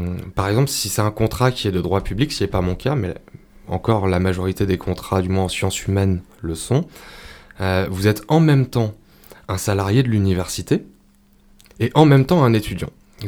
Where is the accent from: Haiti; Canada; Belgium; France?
France; Aubenas, Auvergne-Rhône-Alpes; Je suis un pur produit albenacien. Je suis né à l'hôpital, à la clinique d'Aubenas. Même pas à l'hôpital, non, à la clinique d'Aubenas.